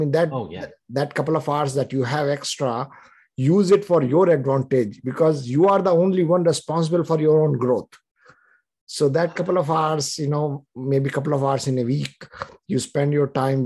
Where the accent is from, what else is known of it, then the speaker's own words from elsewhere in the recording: India; moved away; like I came from India in 97.